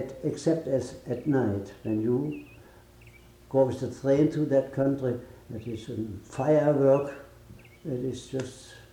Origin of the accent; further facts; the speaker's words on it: Bottrop, North Rhine-Westphalia, Germany; I loved to go to the neighboring carpenter, to the neighboring shoemaker in my hometown, and all